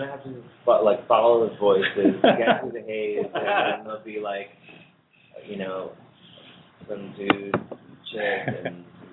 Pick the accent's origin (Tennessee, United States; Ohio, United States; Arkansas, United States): Ohio, United States; Cleveland; I do like PBR, but I'm from Cleveland.